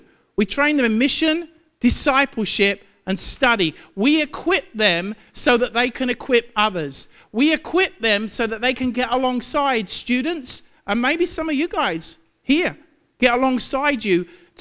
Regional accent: London, United Kingdom; now in United States; Because I'm actually a Londoner. That's where I was born and bred, East London.

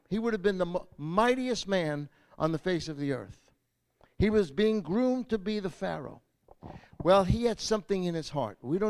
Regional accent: Brooklyn, New York, United States; So you can imagine how much this Jewish kid growing up in Brooklyn loved this Seder meal, okay?

